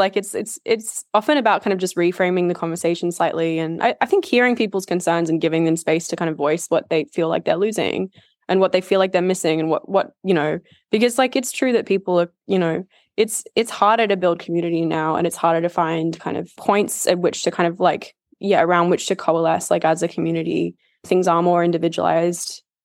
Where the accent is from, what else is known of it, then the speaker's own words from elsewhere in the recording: Australia; Growing up in Australia, there's a lot of, you grow up with sort of various restrictions anyway, because there's so many sort of endemic species here.